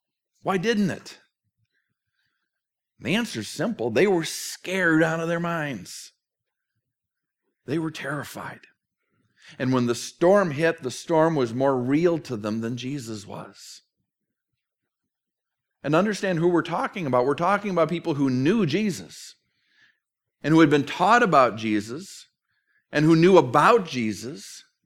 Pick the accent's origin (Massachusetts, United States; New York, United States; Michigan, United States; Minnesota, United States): Minnesota, United States; quotes a song that I grew up with growing up in Minnesota